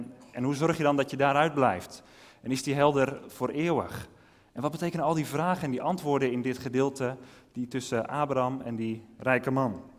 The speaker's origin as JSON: {"language": "Dutch", "country": "Netherlands", "said": "Zo'n bekend verhaal waarvan wij als Nederlanders er ook wel een paar hebben."}